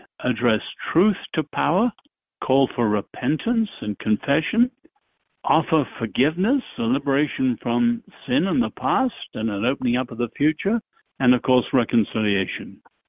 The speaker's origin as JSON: {"language": "English", "region": "England", "country": "United Kingdom", "lives_now": "United States", "said": "So I am an English, I'm a European evangelical. We stand proud."}